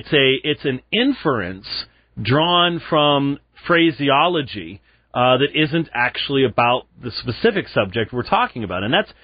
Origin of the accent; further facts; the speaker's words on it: United Kingdom; accent: British; Y'all were mocking me for my British accent.